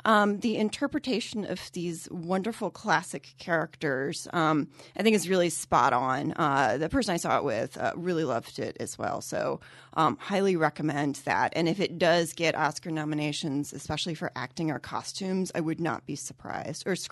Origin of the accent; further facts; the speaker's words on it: Virginia, United States; I'm from Southern Virginia. So it has taken me a long time to really get used to winter in the Midwest.